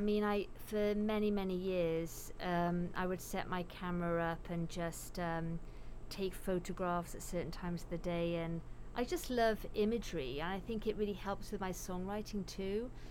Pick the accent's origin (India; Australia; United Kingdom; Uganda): United Kingdom; now in United States; And so, you know, my normal accent, I most Brits that I know that have moved over here still have their accent.